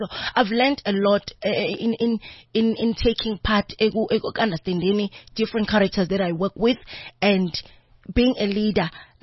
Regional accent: KwaThema, Gauteng, South Africa; it was nice growing up in Kwatema.

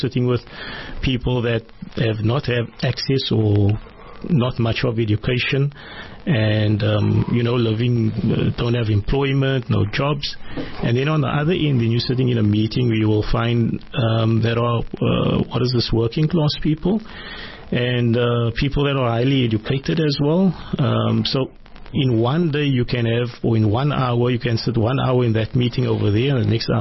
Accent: Salt River, Western Cape, South Africa; Salt River, and also in Tafel, sir.

